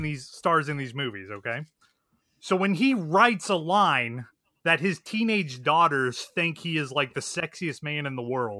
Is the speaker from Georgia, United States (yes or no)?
no; Missouri, United States; You know what? I'm from Missouri, so I'm set back.